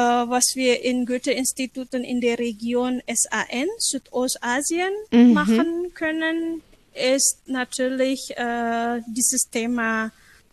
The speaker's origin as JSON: {"language": "German", "town": "Bandung", "region": "West Java", "country": "Indonesia", "said": "Zum Beispiel bei uns in Indonesien und speziell in Bandung"}